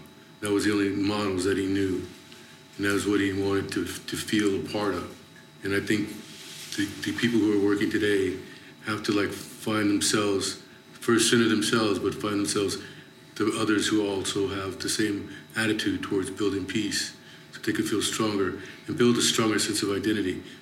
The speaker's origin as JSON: {"language": "English", "town": "Los Angeles", "region": "California", "country": "United States", "tie": "born or raised there", "said": "Well, I mean, I grew up in South Central LA, and the Crips and the Bloods, which are pretty organized gangs at this point, were first giving birth to themselves."}